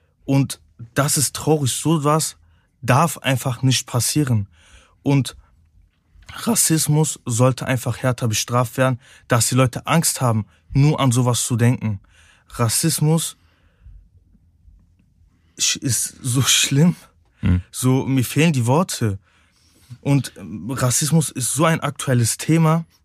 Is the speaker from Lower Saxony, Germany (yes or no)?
no; Cologne, North Rhine-Westphalia, Germany; Obwohl meine Mutter aktuell in der Türkei lebt und immer zu mir sagt, komm zu mir. Aber Köln ist meine Heimat. Deutschland ist meine Heimat.